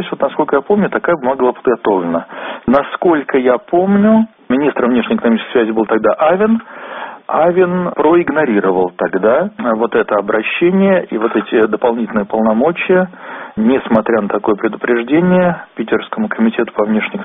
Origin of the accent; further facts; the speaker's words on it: Saint Petersburg, Russia; что я вроде как питерский